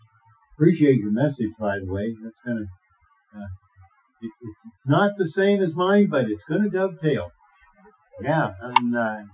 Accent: United States; And as an American, a citizen of the United States of America, it's actually encouraged by the Constitution

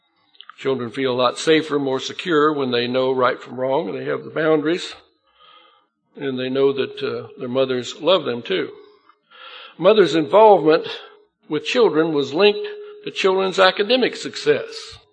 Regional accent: Illinois, United States; I remember when I grew up in Illinois, and my dad was raising corn one year and had a drought.

